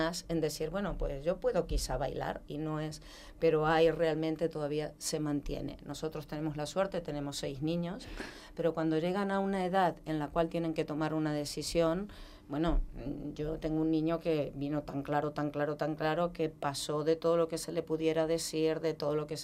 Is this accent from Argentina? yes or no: yes; Argentina; jo sóc argentina i tu vas a l'Argentina i cada dos per tres tens un ballet